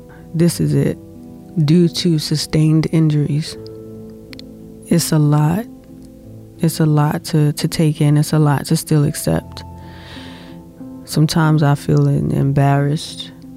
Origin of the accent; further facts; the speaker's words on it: Baltimore, Maryland, United States; I grew up in Baltimore City. You know, Baltimore City is like, it's a little jungle if you know anything about Baltimore City.